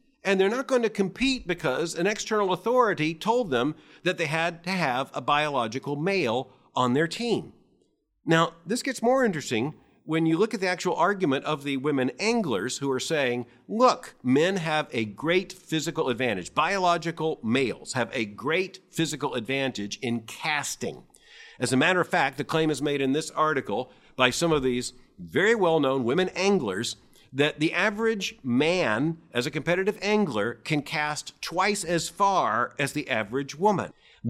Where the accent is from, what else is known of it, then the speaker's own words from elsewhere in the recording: United States; But as an American, I recognize the very same trajectory is taking place in the United States.